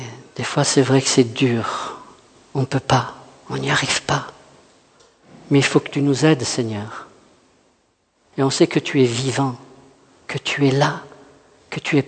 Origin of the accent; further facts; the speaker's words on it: France; surtout en tant que Français, hein, on aime bien juger.